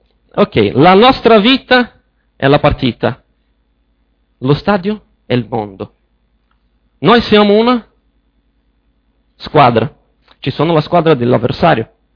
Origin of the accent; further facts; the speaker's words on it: Brazil; volevo, da buon brasiliano, volevo parlarvi oggi di calcio anche, sia perché mi manca il Brasile